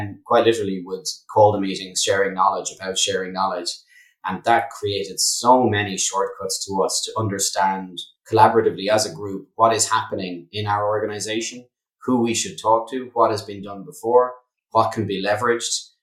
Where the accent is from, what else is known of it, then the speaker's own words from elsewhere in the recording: Ireland; You know, being Irish as well